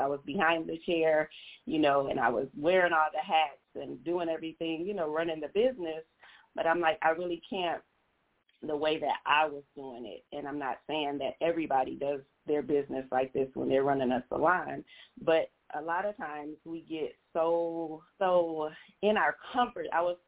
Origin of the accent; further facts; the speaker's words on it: Ypsilanti, Michigan, United States; I'm from Ypsilanti, Michigan. So Ypsilanti on the map. It's a small town.